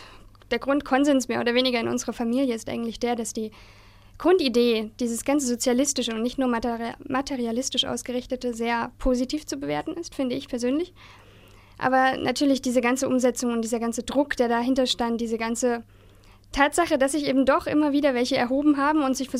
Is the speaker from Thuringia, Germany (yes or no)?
yes; Bad Salzungen, Thuringia, Germany; Nein, ich komme aus Südthüringen, also Bad Salzungen.